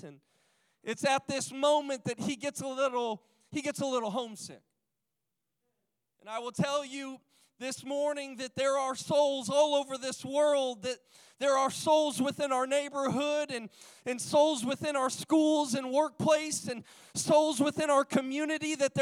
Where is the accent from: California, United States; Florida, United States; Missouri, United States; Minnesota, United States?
Missouri, United States; St. Louis; also born or lived in Houston, Texas / Indianapolis / Appleton / Jackson; now in Greenville, United States; I was born in Houston, Texas, raised in St. Louis, Missouri, skipped over to Indianapolis, went to Appleton, Wisconsin, went down to Jackson, Mississippi, back to Indianapolis, Indiana, ended up now here in Greenville, North Carolina.